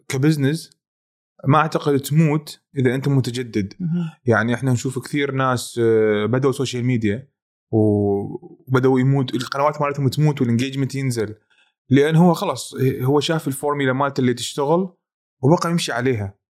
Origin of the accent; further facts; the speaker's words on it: Iraq; ما انا شيف عراقي فلازم اسوي فتشي عراقي